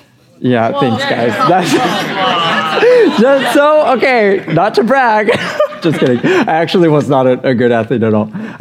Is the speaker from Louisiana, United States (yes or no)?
no; Texas, United States; I'm from Texas. We love our Cowboys, kind of, I guess, maybe.